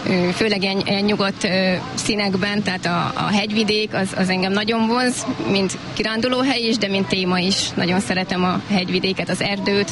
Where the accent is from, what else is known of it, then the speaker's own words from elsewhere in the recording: Kondoros, Békés, Hungary; now in Szőreg, Hungary; Én nem szőregi származású vagyok, Békés megyéből jöttem.